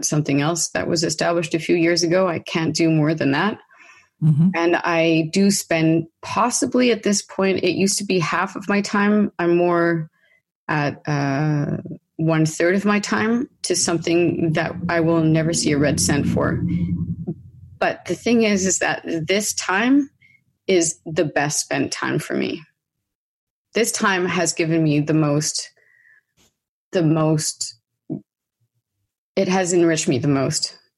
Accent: Canada; moved away; I'd like to answer that as a Canadian who's lived abroad for a long time.

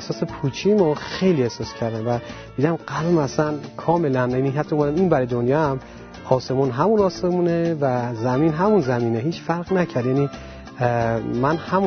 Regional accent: Iran; moved away as an adult; من در ایران به دنیا اومدم. تا 27 سالگی من در ایران زندگی کردم و تقریبا میشه گفت مهمترین قسمت از جوانیمو در ایران گذروندم

